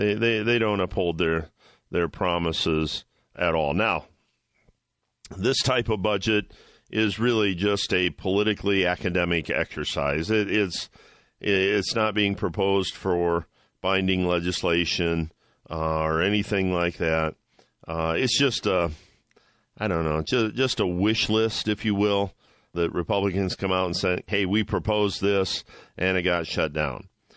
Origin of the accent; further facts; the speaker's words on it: Ohio, United States; Kasich won my home state of Ohio.